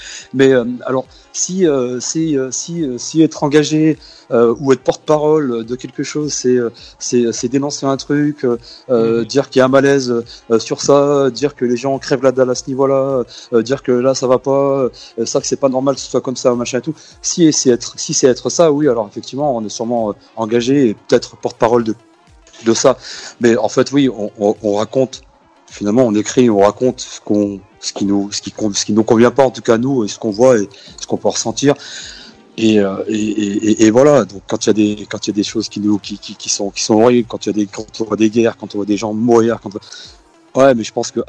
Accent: Saint-Étienne, Auvergne-Rhône-Alpes, France; nous, on est de Saint-Étienne, machin, mais moi, je suis un fils de mineur.

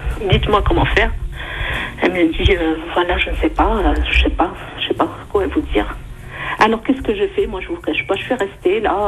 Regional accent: Algeria; en retournant chez moi en Algérie

